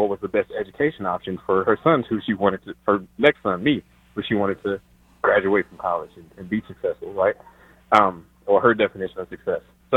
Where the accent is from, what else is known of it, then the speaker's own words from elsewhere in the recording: St. Louis, Missouri, United States; So I grew up in St. Louis, Missouri, in Hazelwood, North County.